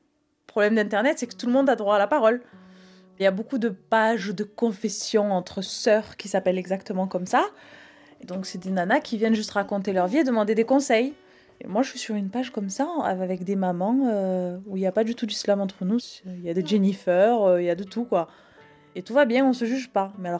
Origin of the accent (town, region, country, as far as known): France